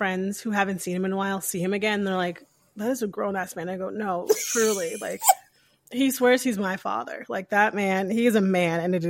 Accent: Connecticut, United States; Growing up in Connecticut, obviously, I think about the leggings under a jean skirt in the winter.

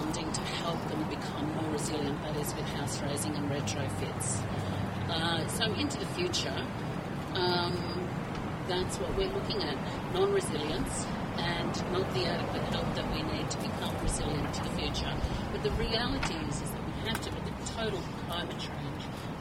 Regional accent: Mullumbimby, New South Wales, Australia; I'm from Mullumbimby, which is in the Northern Rivers

